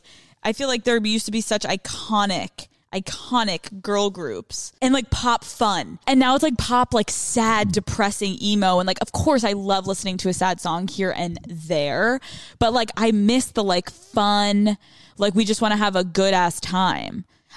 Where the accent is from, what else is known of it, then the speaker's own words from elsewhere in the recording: Northeast, United States; I'm not really like the Southern thing. I'm from the Northeast, like the whole thing.